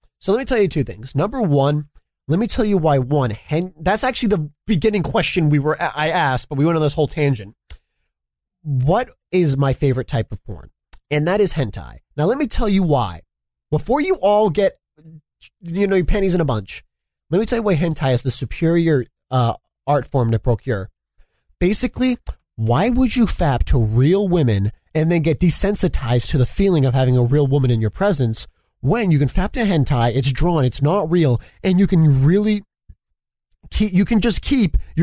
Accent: United States; no, I'm an American. I believe in freedom for all.

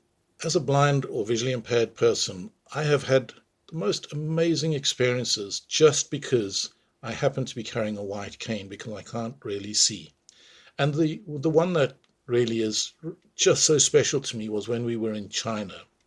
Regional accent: South Africa; now in London, United Kingdom; growing up in South Africa

